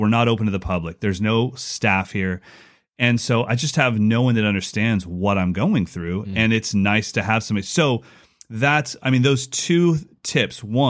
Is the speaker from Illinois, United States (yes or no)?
no; California, United States; Just want to give you a heads up. I'm a Californian Caucasian who's never been to Brazil.